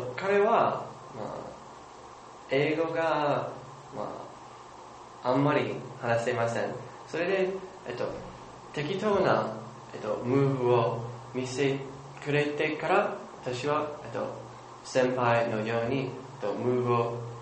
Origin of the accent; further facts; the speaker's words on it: Oklahoma, United States; Japanese is a second language; 私の出身はアメリカのオクラホマ州です。